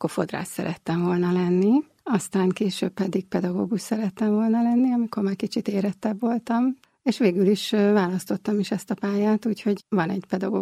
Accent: Budapest, Hungary; born there; Budapesten születtem, egy ateista családban nőttem fel, igazából édesapa nélkül.

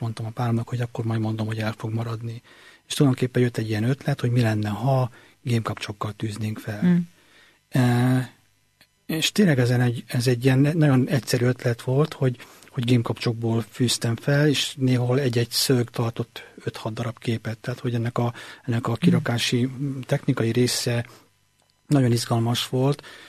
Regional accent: Lőrinci, Hungary; én Lőrinciben nőttem fel.

